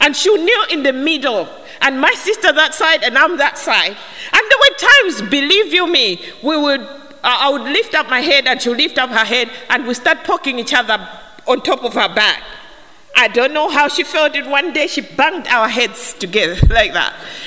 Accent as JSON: {"language": "English", "country": "Malawi", "said": "I said to you, I come from Malawi."}